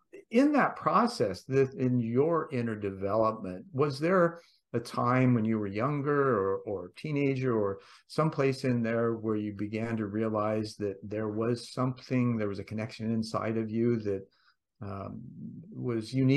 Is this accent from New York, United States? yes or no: no; Indiana, United States; Indiana University in Bloomington, my home state.